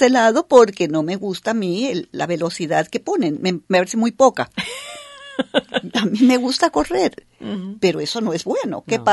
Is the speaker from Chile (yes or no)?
no; Mexico; moved away; Yo soy de México originalmente.